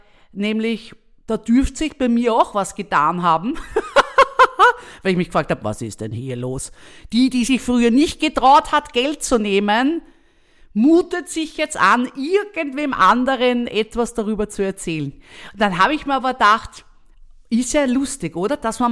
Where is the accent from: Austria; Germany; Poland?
Austria; gerade bei uns in Österreich